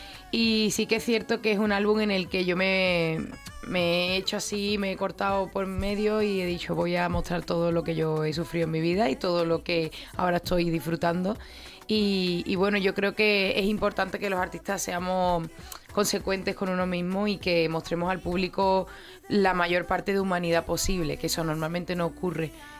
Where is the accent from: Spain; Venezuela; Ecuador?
Spain; Algeciras, Andalusia; El día 11 de agosto estaremos en mi tierra, en Algeciras